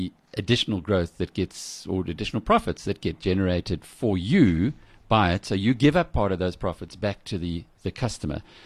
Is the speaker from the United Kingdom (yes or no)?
no; South Africa; It's hard as a South African to get your head around an ecosystem that you have there of more than 30 million people